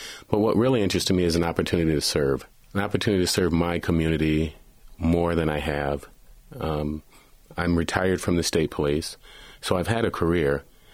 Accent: Kalamazoo, Michigan, United States; That's correct.

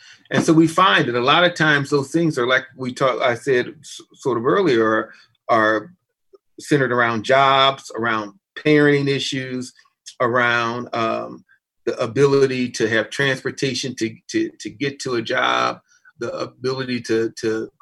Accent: Ann Arbor, Michigan, United States; I grew up in Ann Arbor. I moved here when I was 8 years of age. And so this has been a community that I'm very invested in.

